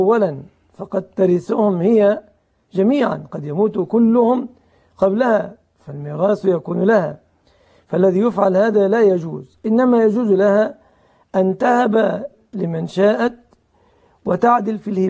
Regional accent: Egypt; عندنا في مصر

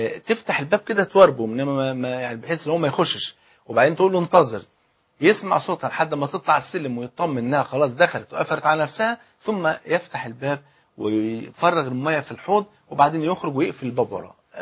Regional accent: Egypt; حتى المثل عندنا في مصر يقول لك اللي بيتهم ازاز ما حدفش ناس بالطوب

